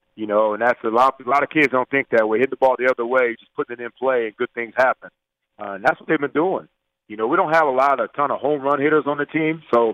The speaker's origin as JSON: {"language": "English", "region": "Ohio", "country": "United States", "tie": "born or raised there", "said": "I ended up, when I grew up in Ohio, and we played, I played against Pete Rose Jr. and Ken Griffey Jr."}